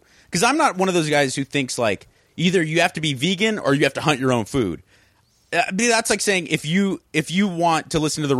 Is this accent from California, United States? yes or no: yes; South Pasadena, California, United States; Yeah, I grew up in that neighborhood. That's kind of like my hometown.